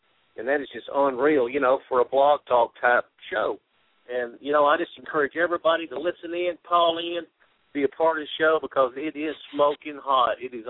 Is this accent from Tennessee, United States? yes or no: yes; Tennessee, United States; Now, I'm from Tennessee, and I love catfish.